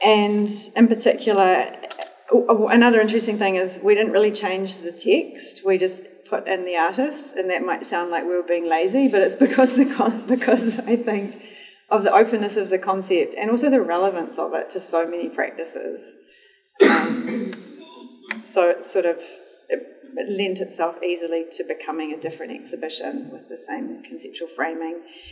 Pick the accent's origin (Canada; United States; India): India; Mumbai, Maharashtra; born there; I was born in Mumbai